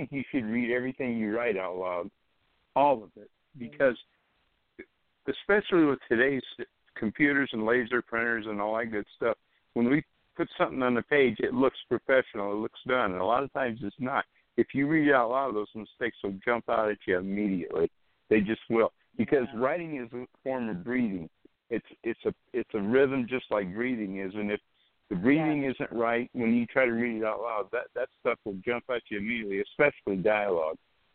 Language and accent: English; Texas, United States; also born or lived in Louisiana; I'm from the South. I grew up in Texas and Louisiana most of my life.